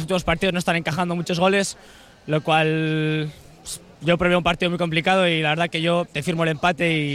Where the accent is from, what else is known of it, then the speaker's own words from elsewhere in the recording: Gorliz, Basque Country, Spain; Vengo desde Gorliz